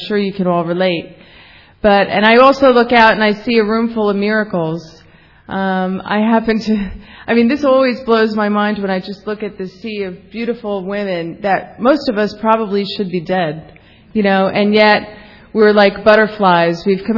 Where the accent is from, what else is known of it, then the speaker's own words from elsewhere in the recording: Tallahassee, Florida, United States; also born or lived in New Jersey; I'm from Tallahassee, Florida. I see some Tallahassees over there, yeah. Via New Jersey, I see some Jerseys over here.